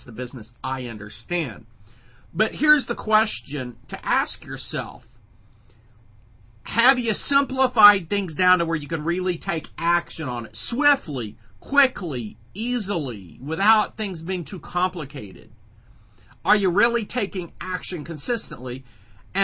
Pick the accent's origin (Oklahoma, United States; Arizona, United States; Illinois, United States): Oklahoma, United States; For those of you in other countries, I'm from Oklahoma, and we have a state in the U.S. called Oklahoma, and it's called the South a little bit.